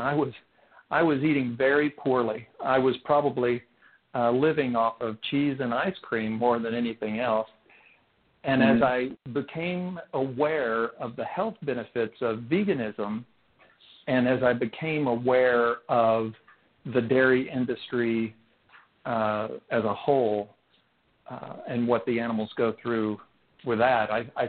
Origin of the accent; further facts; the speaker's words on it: Texas, United States; And growing up in Texas, there were actually some opportunities for that. We lived on a patch of land in this little town south of Fort Worth.